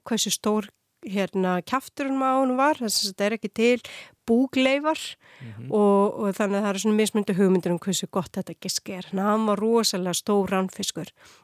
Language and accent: Icelandic; Vestmannaeyjar, Southern Region, Iceland; leikvöllurinn í kringum krakka sem alast upp í Vestmannum